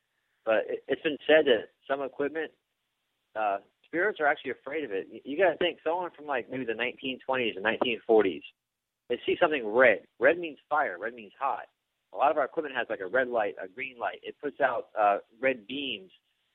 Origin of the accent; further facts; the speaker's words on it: New Jersey, United States; I'm from Jersey. I should know it.